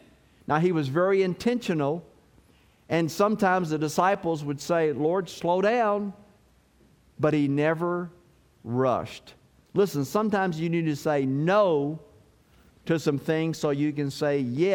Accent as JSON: {"language": "English", "town": "Stanford", "region": "Kentucky", "country": "United States", "tie": "born or raised there", "said": "So I grew up in Stanford, Kentucky. Anybody know where Stanford is?"}